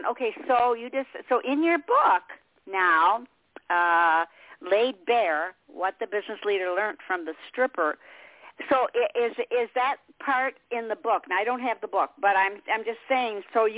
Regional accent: Detroit, Michigan, United States; and I'm from Detroit, Michigan.

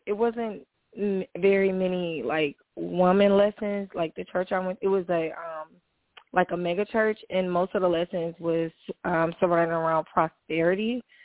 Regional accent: Newburgh, New York, United States; Like my mom, we were raised in Newburgh, so I was really hurt.

